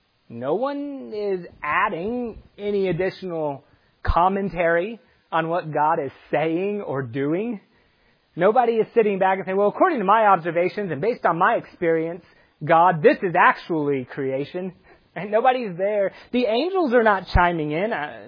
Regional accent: Temple, Texas, United States; I'm from Temple, Texas.

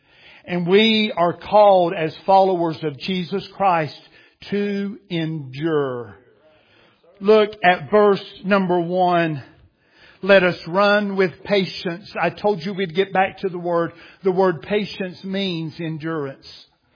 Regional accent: United States; Obviously, as an American, if we ever get somebody closing in on a triple crown, I'll give it about that much attention

